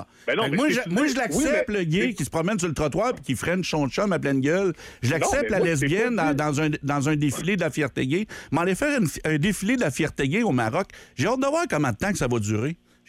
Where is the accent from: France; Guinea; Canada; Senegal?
Canada; Quebec; Moi, je suis un Québécois de ça.